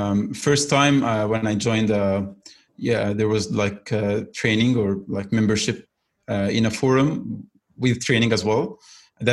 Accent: Egypt; English is a second language; moved away as an adult; now in Italy; I'm from Egypt, but currently living in Italy.

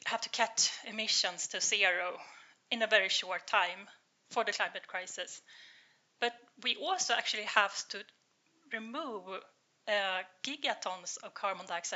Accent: Nacka, Stockholm County, Sweden; I'm from Stockholm. I grew up in Nacka, where I also live right now.

